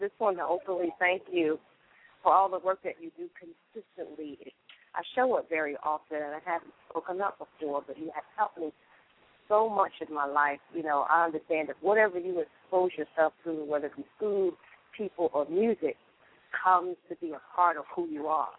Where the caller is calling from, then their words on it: Atlanta, Georgia, United States; But you know that … from Atlanta.